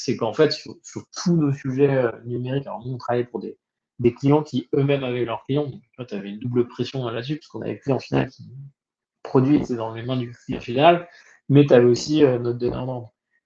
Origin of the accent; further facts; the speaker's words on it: Paris, Île-de-France, France; Écoute, en tant que bon parisien, je suis à 12 sur 12, vérifié récemment.